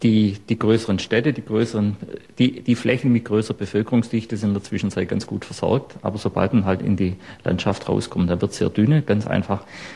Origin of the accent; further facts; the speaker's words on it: Baden-Württemberg, Germany; now in Mecklenburg-Vorpommern, Germany; Und ich fühle mich hier als Schwabe sehr wohl in Mecklenburg-Vorpommern.